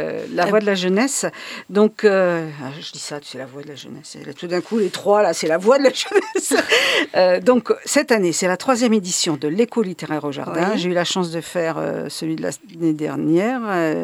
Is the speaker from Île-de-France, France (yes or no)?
yes; Paris, Île-de-France, France; Moi, je suis parisienne d'origine et je me sens toujours, au bout de 40 ans, en exil de mon enfance.